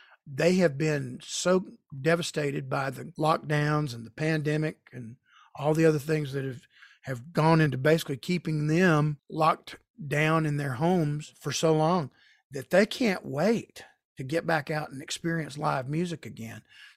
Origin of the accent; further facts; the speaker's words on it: Marietta, Georgia, United States; we had a little children's church in our church in my hometown of Marietta, Georgia.